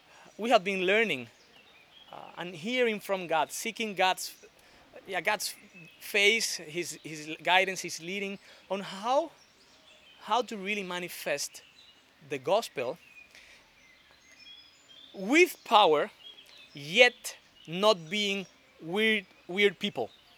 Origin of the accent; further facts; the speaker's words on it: Dominican Republic; English is a second language; My background, I come from Dominican Republic